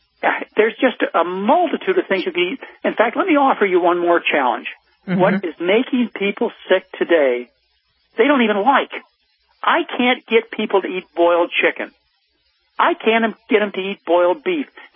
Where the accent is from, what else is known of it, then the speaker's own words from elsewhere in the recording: Midwest, United States; I was from the Midwest, and I was raised on mashed potatoes.